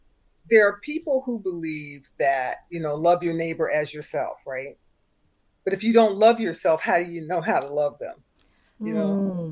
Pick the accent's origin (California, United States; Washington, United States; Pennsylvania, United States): Pennsylvania, United States; Philadelphia; I'm from Philly originally, so being on that side of the world might be fun for me.